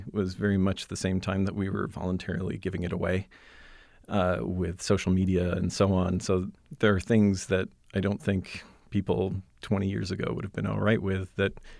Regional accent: Saudi Arabia; I come from a place of growing up in Saudi Arabia in a totally different situation.

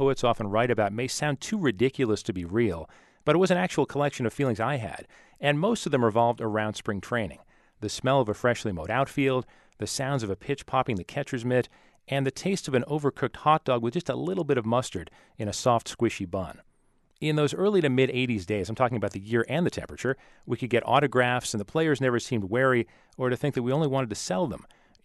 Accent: Phoenix, Arizona, United States; For me, growing up in Phoenix as a baseball fan, once the regular season started in April, the closest I'd get to a Major League Baseball game was through my radio

